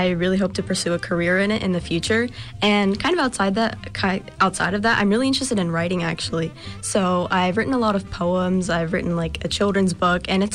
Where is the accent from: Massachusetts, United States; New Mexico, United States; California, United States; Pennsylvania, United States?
Pennsylvania, United States; South Fayette; I'm a senior at South Fayette High School, and I'm from South Fayette as well.